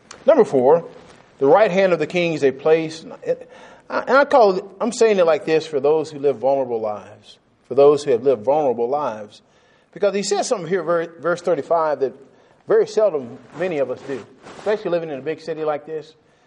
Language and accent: English; Texas, United States; when I was a kid growing up in Texas